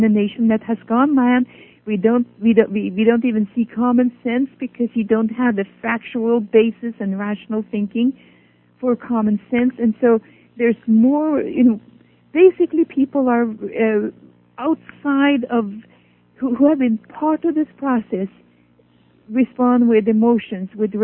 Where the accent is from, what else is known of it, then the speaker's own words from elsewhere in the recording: Norway; English is a second language; now in United States; since I grew up in Norway, and we lived in peace and freedom, it was farthest from our mind.